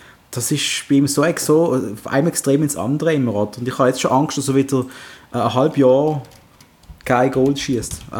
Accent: Basel, Basel-Stadt, Switzerland; Darf man das sagen als Basler

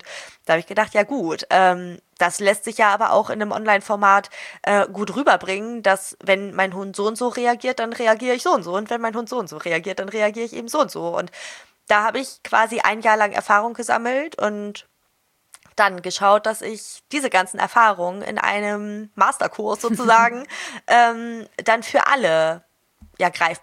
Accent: Hamburg, Germany; ich komme aus Hamburg

